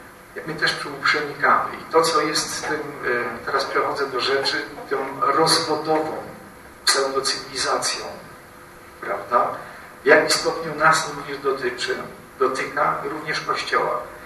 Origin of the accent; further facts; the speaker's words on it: Gliwice, Silesian Voivodeship, Poland; now in Bonn, Germany; ja sam pochodzę z emigracyjnej rodziny. Rodzice są we Francji urodzeni. Ja wychowałem się w Polsce, w tej chwili mieszkam w Bonn od większą część mojego życia. A w domu w Gliwicach miałem naprzeciwko hotel robotniczy